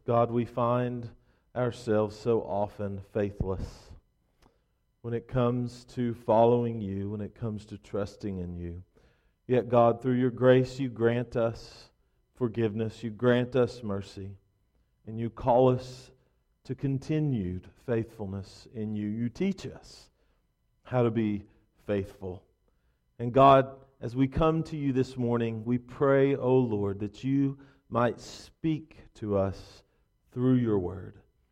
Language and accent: English; Kentucky, United States; and I'm from Kentucky, in eastern Kentucky.